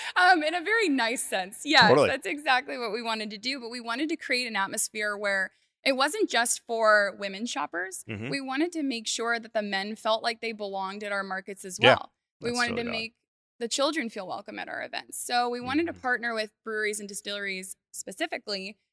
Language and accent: English; California, United States; now in Texas, United States; I'm from Northern California, been in Texas for 12 years.